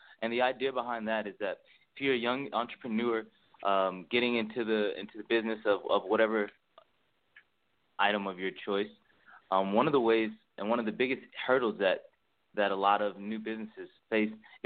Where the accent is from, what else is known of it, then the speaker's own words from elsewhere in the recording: Macon, Georgia, United States; I'm from Macon, Georgia. I'm a native here. I love Macon.